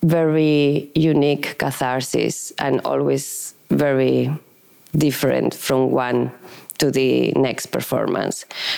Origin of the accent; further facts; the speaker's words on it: Huesca, Aragon, Spain; And I started in a little ballet school in Spain, in Huesca, in my hometown.